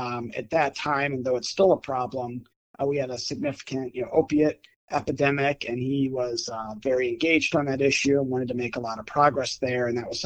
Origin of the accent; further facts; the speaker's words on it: Ellet, Ohio, United States; I actually grew up not far away over in Ellet. Both my parents, I grew up in Ellet, and I graduated from Ellet High School in 2000.